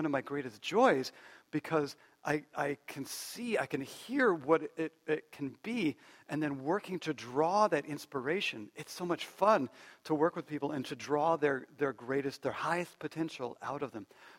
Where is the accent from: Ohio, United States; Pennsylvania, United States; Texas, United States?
Pennsylvania, United States; Bethel Park; I had one of those coaches growing up in Bethel Park, which Shanti and I both have this connection with Bethel Park, Pennsylvania